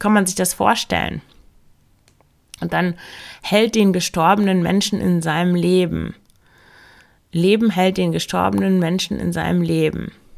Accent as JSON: {"language": "German", "region": "Lower Saxony", "country": "Germany", "said": "Und ich komme ja aus dem Emsland und das Bistum Osnabrück, ja, da gehört auch das Emsland dazu."}